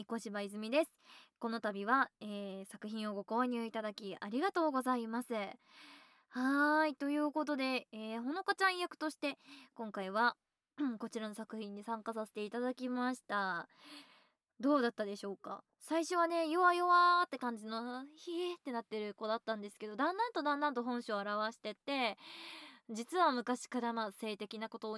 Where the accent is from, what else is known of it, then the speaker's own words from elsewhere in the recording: Gunma, Japan; 私群馬の人間なんですけど、群馬県ってだるまが有名なので